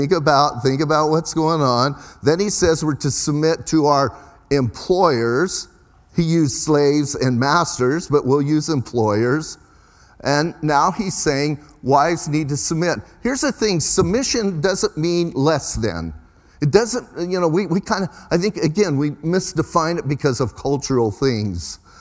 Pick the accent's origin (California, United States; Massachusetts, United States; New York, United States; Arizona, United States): Arizona, United States; Bisbee; and I'm from Bisbee, a lot of you know that, and we're a little bit different in Bisbee.